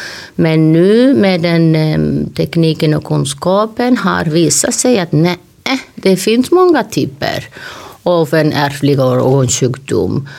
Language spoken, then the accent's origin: Swedish; northern Spain, Spain; Swedish is a second language; moved away as an adult; also born or lived in France; now in Sweden